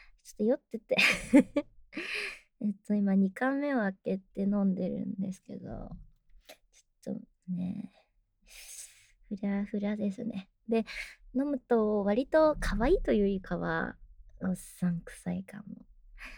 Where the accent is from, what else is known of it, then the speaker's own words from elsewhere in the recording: Kanagawa, Japan; 出身は、神奈川県ですね。今横浜のあたりに住んでまして、結構海が見えて、綺麗なところです。